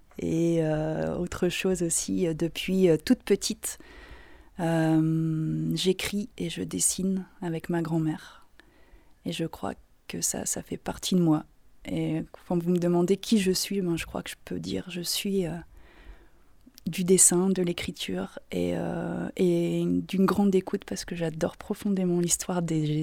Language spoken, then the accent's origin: French; Lille, Hauts-de-France, France; born there; J'ai 35 ans. Je suis née à Lille, à Oisem, donc un quartier populaire de Lille.